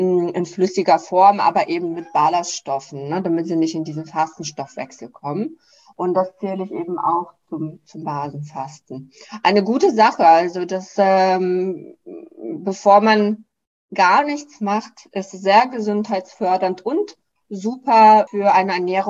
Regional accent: Russia; Und ich komme ja aus dem Land, Russland ist eins der führenden Wasserfasten-Spezialisten.

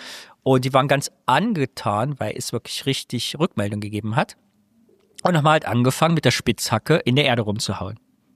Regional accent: Thuringia, Germany; ich komme schon aus dem Kyffhäuser

